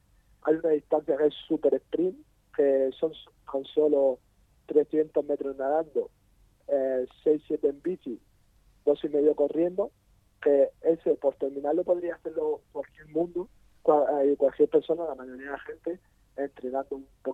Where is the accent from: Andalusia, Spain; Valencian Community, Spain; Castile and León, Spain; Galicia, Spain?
Valencian Community, Spain; Orihuela; No, yo vivo en Orihuela, soy de Orihuela.